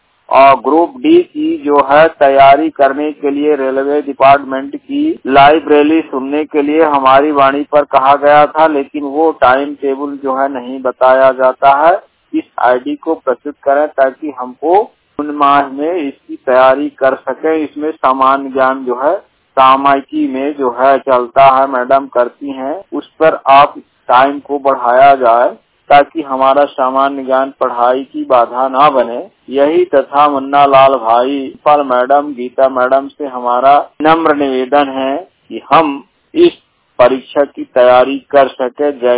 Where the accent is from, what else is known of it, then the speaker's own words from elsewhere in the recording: Koylari, Madhya Pradesh, India; मैं ग्राम कोयलारी पोस्ट भरोला तहसील बांधवगढ़ जिला उमरिया का निवासी